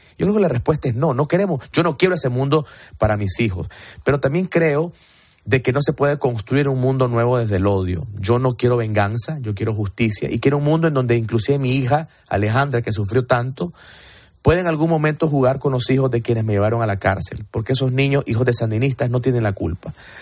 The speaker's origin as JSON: {"language": "Spanish", "country": "Nicaragua", "said": "el trabajo que estamos haciendo como oposición nicaragüense es parte de la ecuación"}